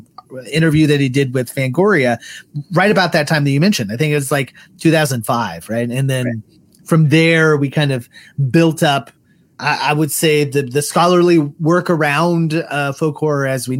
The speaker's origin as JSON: {"language": "English", "region": "Missouri", "country": "United States", "said": "And like I mentioned earlier, we are from Missouri."}